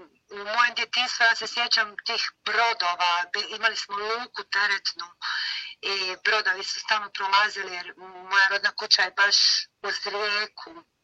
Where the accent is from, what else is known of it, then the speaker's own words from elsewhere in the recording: Federation of Bosnia and Herzegovina, Bosnia & Herzegovina; born there; Kako sam rođena blizu Međugorja i od prvog dana mi smo čuli